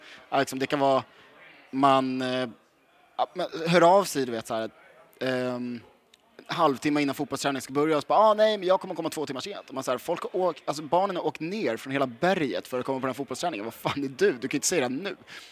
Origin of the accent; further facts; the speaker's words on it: Sweden; Jag är ändå svensk.